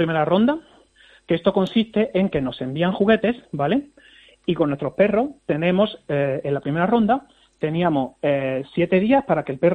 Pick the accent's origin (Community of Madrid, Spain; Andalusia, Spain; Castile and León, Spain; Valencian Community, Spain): Andalusia, Spain; Jaén; also born or lived in Granada; yo soy granadino criado en Jaén.